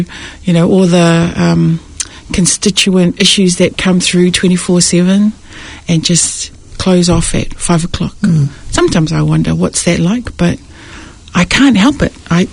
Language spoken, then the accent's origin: English; Mangere, Auckland, New Zealand; I grew up over in Mangere